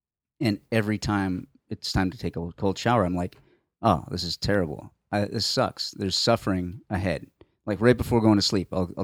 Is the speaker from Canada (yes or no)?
no; Puerto Rico; I grew up in Puerto Rico.